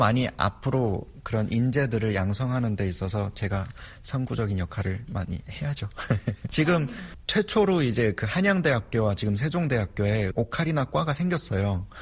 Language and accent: Korean; North Korea; now in South Korea; 북한 사람으로서는 제가 최초이고요.